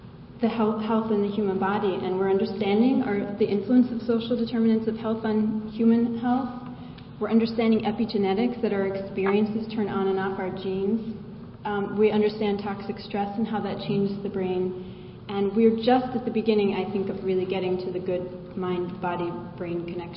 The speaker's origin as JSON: {"language": "English", "town": "Asheville", "region": "North Carolina", "country": "United States", "said": "I'm from Asheville, North Carolina. That's Buncombe County in western North Carolina."}